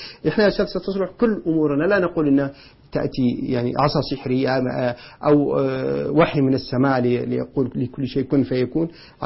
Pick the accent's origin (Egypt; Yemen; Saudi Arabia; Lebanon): Yemen; إحنا عندنا في اليمن الآن في محافظة نائية